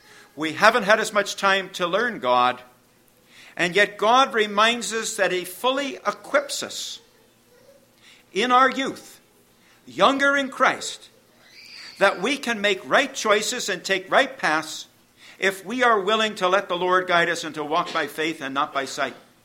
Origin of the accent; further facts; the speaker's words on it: United States; I'm an American.